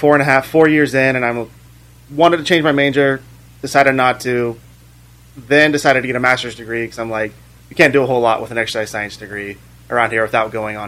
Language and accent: English; Bedford, Iowa, United States; I'm from Bedford, Iowa.